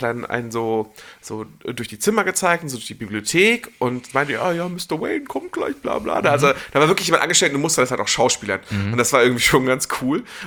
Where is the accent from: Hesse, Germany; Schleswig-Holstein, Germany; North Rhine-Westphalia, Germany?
Schleswig-Holstein, Germany; Bad Segeberg; weil ich bin in der Nähe von Bad Segeberg aufgewachsen